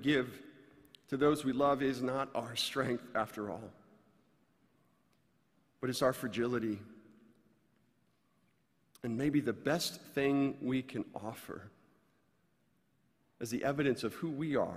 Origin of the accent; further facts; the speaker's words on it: Florida, United States; Growing up in Florida as I did, having my shirt off for half of my childhood in the sunshine